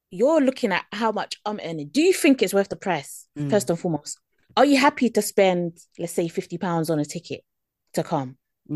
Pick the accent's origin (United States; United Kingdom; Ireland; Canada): United Kingdom; maybe it's me being British